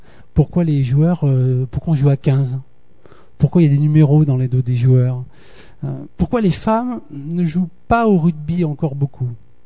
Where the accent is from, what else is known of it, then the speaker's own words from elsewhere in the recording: Sète, Occitanie, France; effectivement, je suis né à Sète en fait, donc je suis du coin et j'ai fait mes études à Font-Romeu. Donc je suis un vrai languedocien roussillonné, quoi. Et j'ai passé mon bac à Perpignan